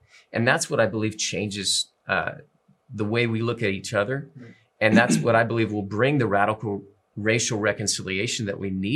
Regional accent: Moreno Valley, California, United States; I grew up in Moreno Valley. I grew up in a diverse surrounding.

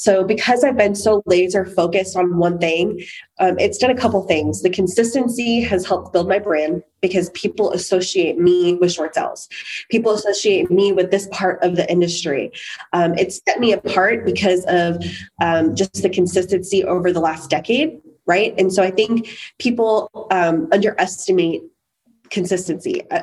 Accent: Florida, United States; I came from Florida to Texas and I needed a job.

